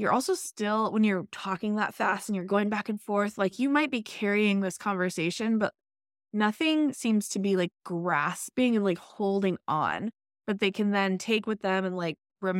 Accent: Connecticut, United States; now in Georgia, United States; I am in Georgia now, but I'm originally from Connecticut, and it's just the North versus the South.

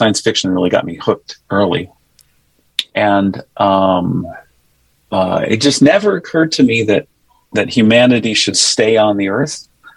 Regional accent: Arizona, United States; many different places, because my family moved around a lot, but many of my formative years were from growing up in Arizona, where we lived in the desert.

